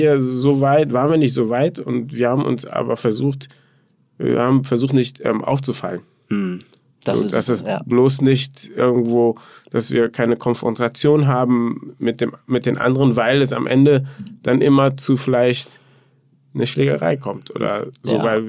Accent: Cologne, North Rhine-Westphalia, Germany; Ich bin auch in Köln groß geworden, in so einem Ghetto-Bereich, Hochhaus, viele Ausländer.

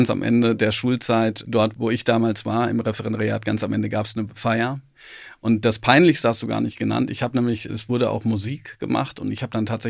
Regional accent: North Rhine-Westphalia, Germany; ich komme halt aus dem Ruhrgebiet, ne? Ja. Da fängt man ja fast jeden Satz mit Hör mal.

